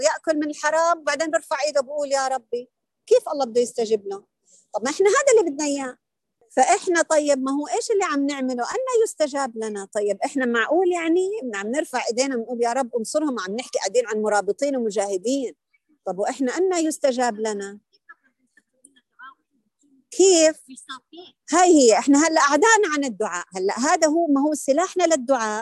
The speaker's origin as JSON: {"language": "Arabic", "country": "Palestine", "said": "مو عشان أنا فلسطينية بحكي هالحكي"}